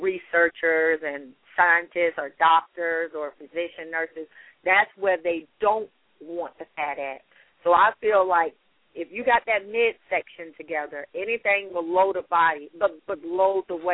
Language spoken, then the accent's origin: English; the South, United States; growing up, I grew up in the South, and it was always like, I didn't grow up in a family that went to the gym and exercised and ate right.